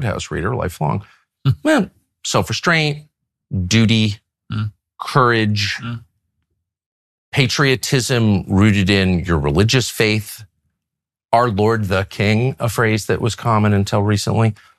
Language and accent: English; Bangladesh; I'm from Bangladesh. I'm a Muslim.